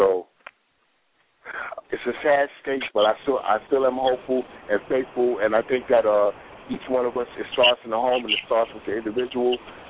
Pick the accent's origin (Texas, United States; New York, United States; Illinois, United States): New York, United States; now in Georgia, United States; And also, I'm from New York, but I'm living in Georgia.